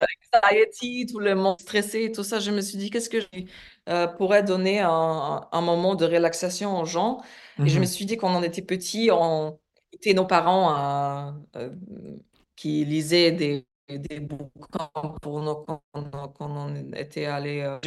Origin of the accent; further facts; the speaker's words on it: Poland; French is a second language; now in Austria; je suis polonaise. J'habite là toute ma vie, les gens croient que je suis autrichien parce que j'ai l'accent.